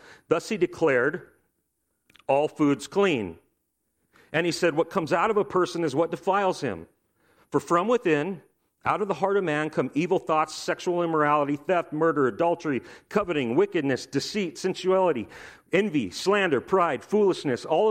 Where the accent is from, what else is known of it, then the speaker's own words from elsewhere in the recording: United States; I'm just going to call it Corbin because I'm an American.